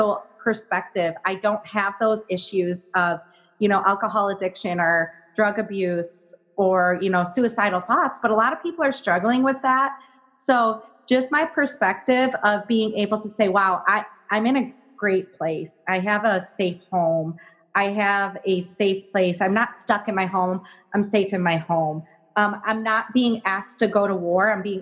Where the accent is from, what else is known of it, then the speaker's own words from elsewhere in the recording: Ohio, United States; We're good. We're from Ohio. We know.